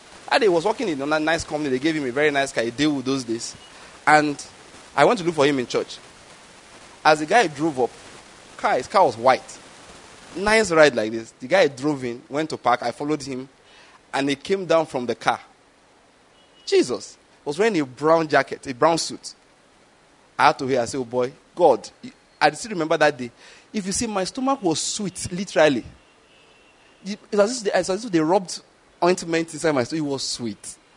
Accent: Ikeja, Lagos, Nigeria; You know, I come from Ikeja.

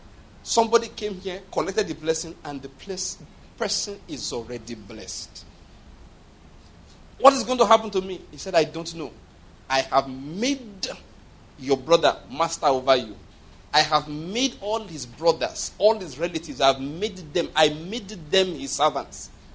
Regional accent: Nigeria; We're all equal. We're all Nigerian citizens, though.

